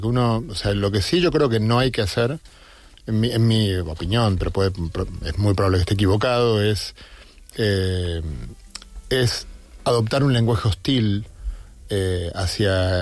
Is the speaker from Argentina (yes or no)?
yes; Argentina; now in Spain; como yo soy argentino, pero vivo en España, pero voy mucho, estoy permanentemente entre dos mundos